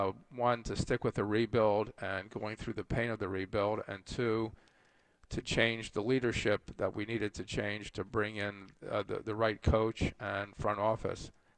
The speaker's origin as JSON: {"language": "English", "town": "Philadelphia", "region": "Pennsylvania", "country": "United States", "tie": "born or raised there", "said": "Growing up in Philadelphia, I despise New York."}